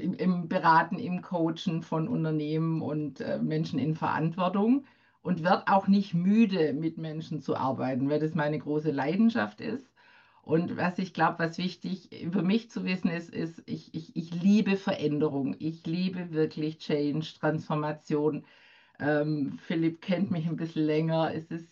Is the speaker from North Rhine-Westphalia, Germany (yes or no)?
no; Baden-Württemberg, Germany; born there; now in Ludwigshafen, Germany; bei Mannheim, Ludwigshafen, wohne jetzt seit über 30 Jahren auch hier, bin aber eine gebürtige Schwäbin von der Schwäbischen Alb und auch noch wichtig, ich bin eine Bauerntochter.